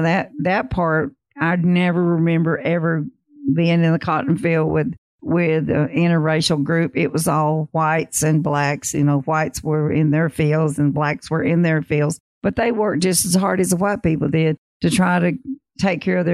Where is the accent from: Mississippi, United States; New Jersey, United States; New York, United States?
Mississippi, United States; In that little town in the county where I grew up in Northeast Mississippi